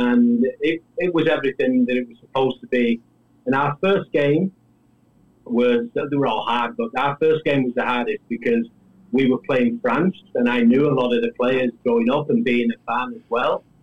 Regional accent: England, United Kingdom; My dad was from Jamaica, was into cricket. My mom just worked. So I think it's just growing up in England

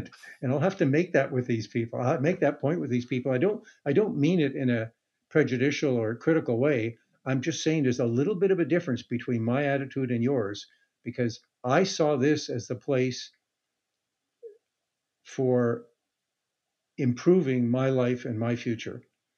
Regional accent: Montreal, Quebec, Canada; I was coming from Montreal, which had a pretty diverse population. You know, I had grown up with and gone to school with large populations of immigrants

